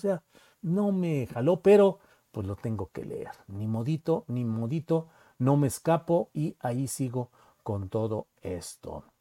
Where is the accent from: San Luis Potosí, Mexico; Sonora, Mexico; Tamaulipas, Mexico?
San Luis Potosí, Mexico; now in Mexico City, Mexico; cuando yo salí de San Luis Potosí y rumbo a la Ciudad de México para buscar incorporarme al periodismo nacional